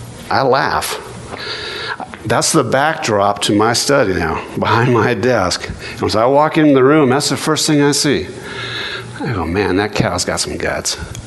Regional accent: Oregon, United States; And, you know, I'm from Oregon, so I was used to, you know, people come out and pumping your gas for you.

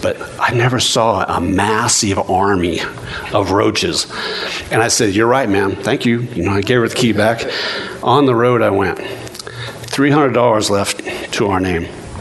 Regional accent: Oregon, United States; And, you know, I'm from Oregon, so I was used to, you know, people come out and pumping your gas for you.

